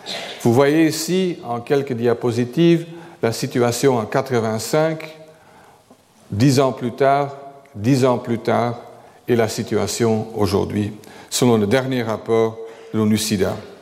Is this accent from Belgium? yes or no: yes; Flanders, Belgium; French is a second language; Et en tant que flamand têtu, j'ai bien sûr commencé à étudier la microbiologie.